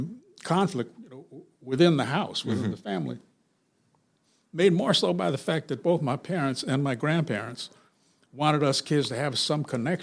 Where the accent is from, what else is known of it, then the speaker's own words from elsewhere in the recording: Los Angeles, California, United States; So I grew up in South Central